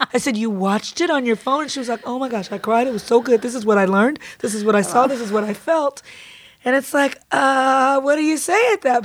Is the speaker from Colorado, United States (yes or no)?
no; Compton, California, United States; you know, I grew up in Compton.